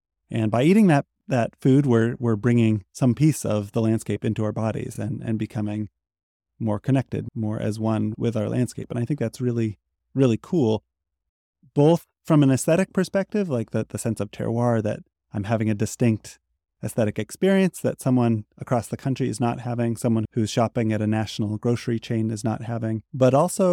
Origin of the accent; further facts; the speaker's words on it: Montana, United States; I grew up in Western Montana, in the foothills of the Rockies